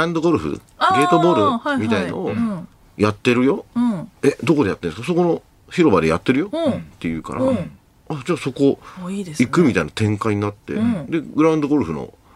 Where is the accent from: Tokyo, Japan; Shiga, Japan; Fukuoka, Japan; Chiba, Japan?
Chiba, Japan; Matsudo; 一応松戸